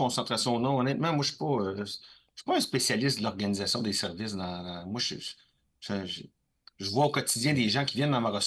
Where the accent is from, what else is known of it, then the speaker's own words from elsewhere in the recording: Baie-Saint-Paul, Quebec, Canada; Puis même, moi, je suis originaire de Baie-Saint-Paul. Alors, à Baie-Saint-Paul, t'sais, dans Charlevoix